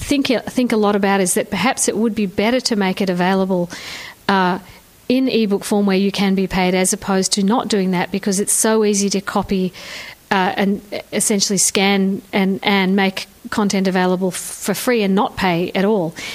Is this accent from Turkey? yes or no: no; Australia; now in United States; I think being in the heartland, as it's called, although I'm originally from Australia and have been on the periphery one way or another most of my life